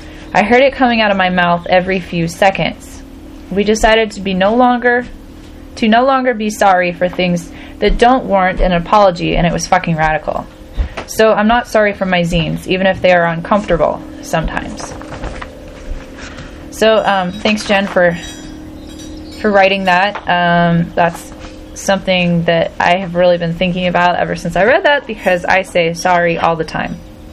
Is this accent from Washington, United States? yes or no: yes; Puget Island, Washington, United States; I'm from Puget Island, but I say Kathlamet, Washington, USA.